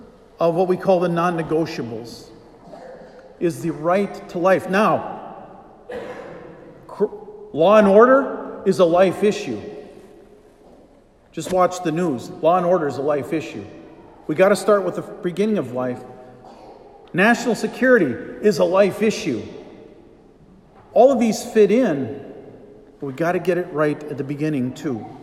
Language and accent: English; Michigan, United States; In my home state of Michigan, Proposition 3 seeks to...